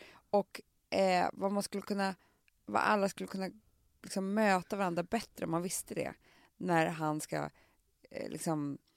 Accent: Stockholm, Stockholm County, Sweden; speciellt också på Söder där jag kommer från.

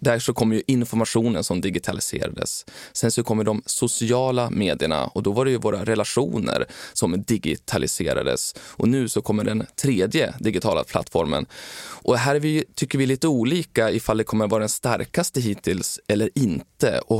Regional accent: Timrå, Västernorrland County, Sweden; jag är från en av Sveriges fattigaste kommuner, Timrå. Det var där jag växte upp.

